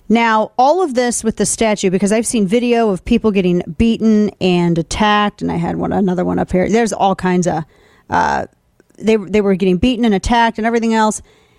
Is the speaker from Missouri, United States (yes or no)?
yes; St. Louis, Missouri, United States; I lived there my entire, born and raised in St. Louis.